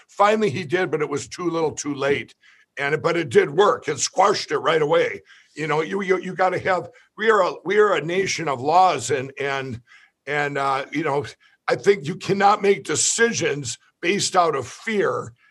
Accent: Minnesota, United States; No, I think they learned from the horrible decisions made with my home state of Minnesota by our governor and mayor of Minneapolis

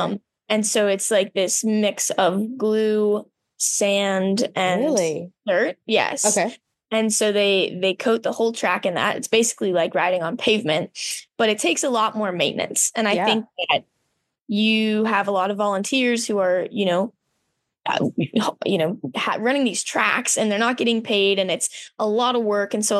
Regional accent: Guilford, Indiana, United States; So I've always lived in Indiana. We live like in Guilford

